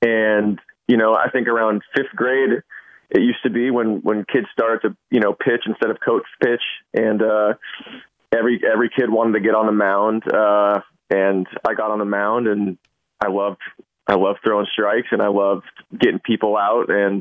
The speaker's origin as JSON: {"language": "English", "region": "California", "country": "United States", "tie": "born or raised there", "said": "Well, so I grew up in the Bay Area in the late 80s, early 90s."}